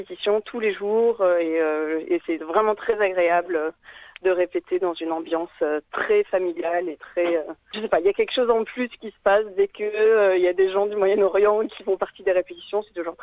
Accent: France; born there; also born or lived in Lebanon; Mes deux parents sont libanais, moi je suis née en France.

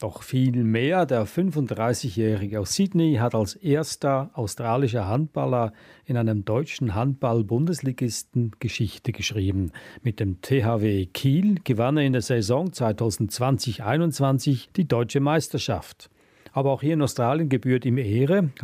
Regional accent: Switzerland; Ich bin Schweizer, ich sollte eigentlich mehr darüber wissen, weil ich auch mit dieser Kultur aufgewachsen bin.

